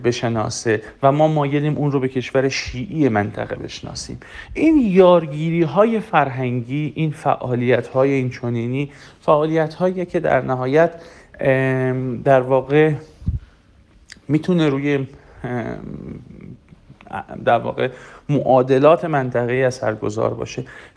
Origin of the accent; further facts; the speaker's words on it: Iran; اینو من به عنوان یک ایرانی صرفا نمیگم